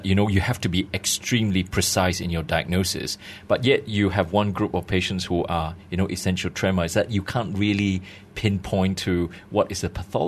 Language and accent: English; Malaysia; but Malaysian being Malaysian, we need to know the cost of this.